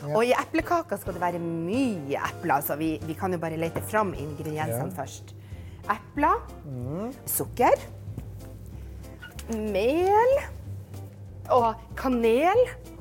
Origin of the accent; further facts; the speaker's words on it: Northern Norway, Norway; for jeg kommer jo fra Nord-Norge, så jeg jo veldig glad i fisk.